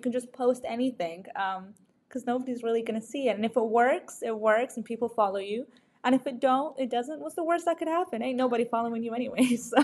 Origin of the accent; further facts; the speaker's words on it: Iraq; I am Middle Eastern originally. And I'm from Iraq, huge major exporter of oil and natural gas.